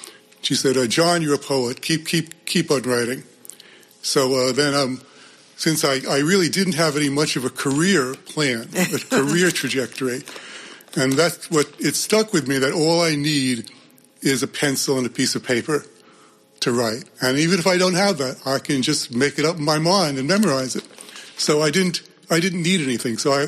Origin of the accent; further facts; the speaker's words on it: New York City, New York, United States; also born or lived in New Jersey; Well, I grew up in New York City and partially in New Jersey also.